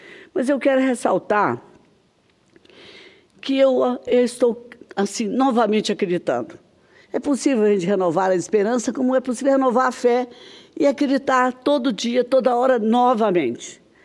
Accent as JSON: {"language": "Portuguese", "region": "Minas Gerais", "country": "Brazil", "also_born_or_lived": "Espírito Santo", "said": "como mineira que sou também, capixaba e mineira"}